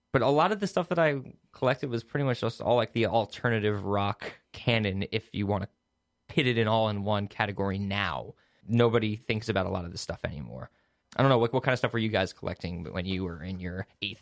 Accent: Woodstock, New York, United States; I grew up in Woodstock, New York, in the Hudson Valley

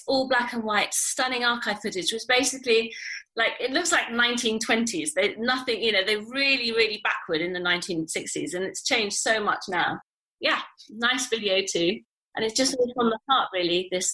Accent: Italy; because I was born in Italy and I grew up there.

